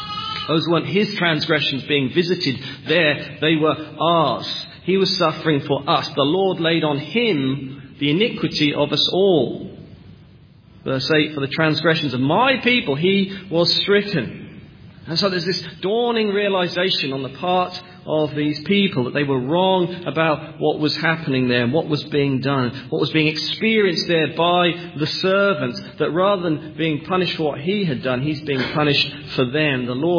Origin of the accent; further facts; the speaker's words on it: East of England, United Kingdom; I was born in England. I grew up in Norfolk near Norwich